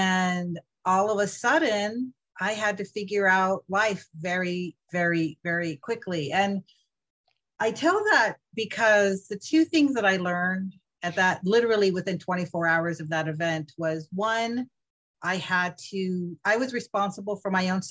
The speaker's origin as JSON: {"language": "English", "region": "California", "country": "United States", "tie": "born or raised there", "lives_now": "Houston, United States", "said": "actually not from Houston or Texas. Well, my dad's from Texas, but I grew up in California and then moved to the East Coast. Mostly Northern California, San Francisco Bay Area."}